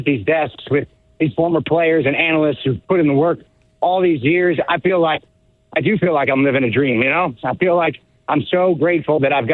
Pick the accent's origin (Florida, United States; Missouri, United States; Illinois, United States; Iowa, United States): Iowa, United States; Davenport; born or raised there